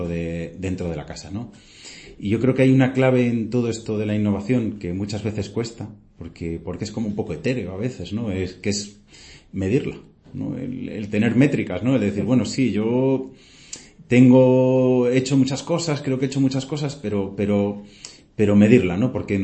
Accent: Asturias, Spain; moved away as an adult; now in Madrid, Spain; Me apetecía mucho salir de mi tierra, yo soy asturiano

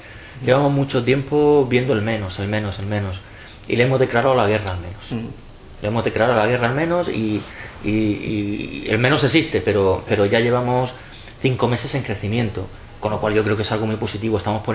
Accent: Region of Murcia, Spain; also born or lived in Andalusia; Yo que soy andaluciano, mitad andaluz, mitad murciano, los que somos de la huerta lo decíamos mucho

